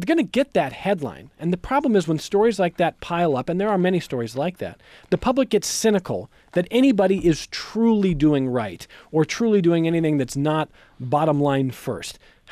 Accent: Cleveland, Ohio, United States; I'm from Cleveland.

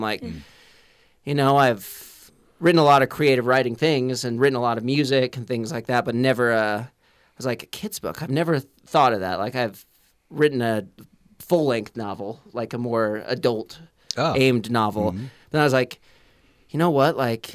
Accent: United States; we're from the Valley. I grew up here. I lived in Hyde Park, Valley, hopped all around, went to Utah State for creative writing

